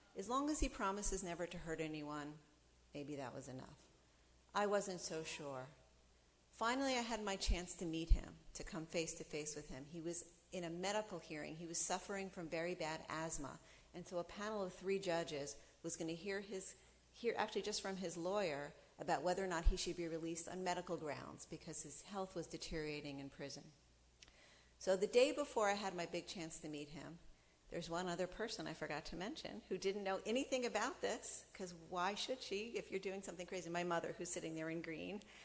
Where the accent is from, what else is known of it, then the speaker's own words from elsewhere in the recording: United States; And I said … I come from the United States